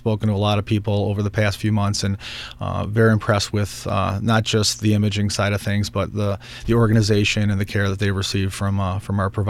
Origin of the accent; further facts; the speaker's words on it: Buffalo, New York, United States; I am born and raised in Buffalo, New York. I still live in Buffalo, New York.